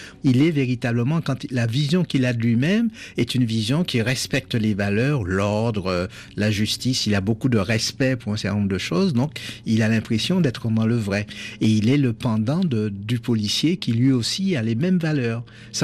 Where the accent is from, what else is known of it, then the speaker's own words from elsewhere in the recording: Martinique; Moi, je suis pas français, je suis un créole américain. Donc je suis administré aujourd'hui par la France.